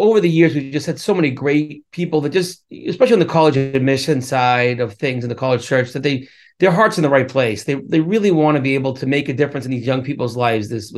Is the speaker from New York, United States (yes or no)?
no; Whitman, Massachusetts, United States; we grew up in Whitman, small town on the, I say South Shore, but it's kind of South-ish Shore.